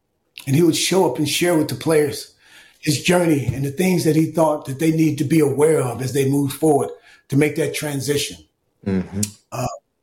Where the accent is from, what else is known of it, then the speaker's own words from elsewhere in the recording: Chicago, Illinois, United States; Junior and I met when we were in high school. East Chicago. I'm from Chicago.